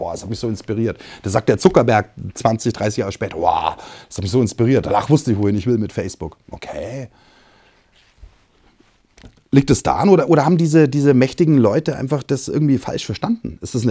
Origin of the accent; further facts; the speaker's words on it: Germany; dann kommt irgendwann meine Familie, dann kommt irgendwann vielleicht die Region, wo ich aufgewachsen bin, dann kommt vielleicht Deutschland